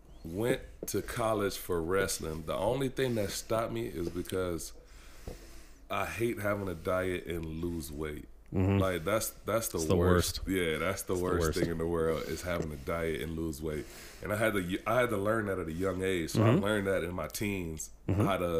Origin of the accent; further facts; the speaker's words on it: Saginaw, Michigan, United States; Outside of that, I'm from Saginaw, Michigan.